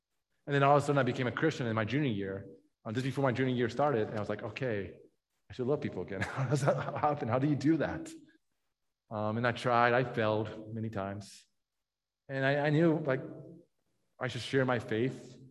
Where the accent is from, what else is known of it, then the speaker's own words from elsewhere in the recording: United States; But no, I loved being an American. I loved being American. I loved speaking English.